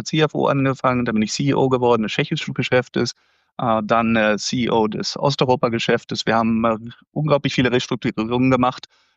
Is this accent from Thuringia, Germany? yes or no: no; Wesel, North Rhine-Westphalia, Germany; also born or lived in Düsseldorf / Münster / Frankfurt; Ich bin 58 Jahre alt, gebürtig aus Düsseldorf. Ich bin in Wesel am Niederrhein aufgewachsen